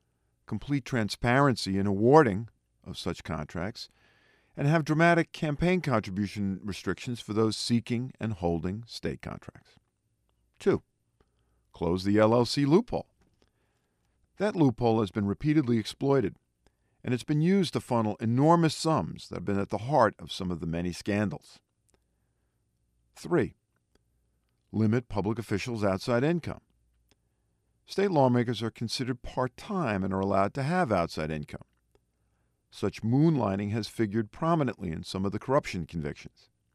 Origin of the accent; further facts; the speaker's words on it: New York, United States; As a New Yorker, it is the latest in a nauseating string of scandals.